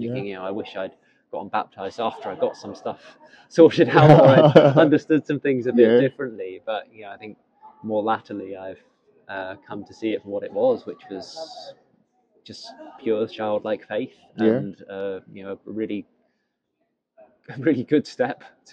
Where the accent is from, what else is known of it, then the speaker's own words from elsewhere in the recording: South West England, United Kingdom; now in Scotland; I'm not Scottish myself. I'm from Devon, from the southwest of England. Both my parents had faith. My dad was from a Christian family.